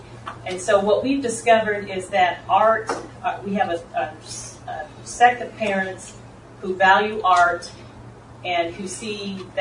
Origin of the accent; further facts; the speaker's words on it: Johnson City, Tennessee, United States; I'm from Johnson City, Tennessee.